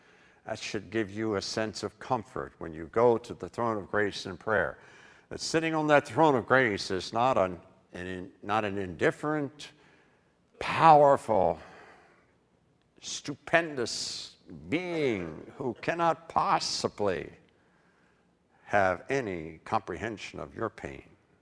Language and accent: English; England, United Kingdom; And yeah, I'm also an English guy, and words do matter.